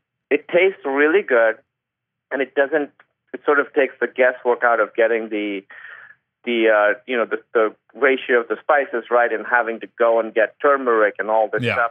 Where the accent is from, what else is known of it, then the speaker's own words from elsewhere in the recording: Pakistan; mostly home-cooked foods. My mother would cook, and we always had, I mean, we had Pakistani food every day.